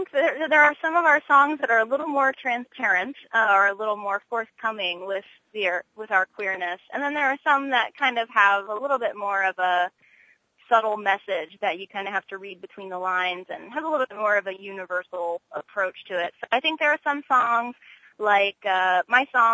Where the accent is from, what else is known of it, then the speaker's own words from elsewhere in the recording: Ohio, United States; I think growing up in Ohio instilled a lot of really amazing, heartfelt values in me.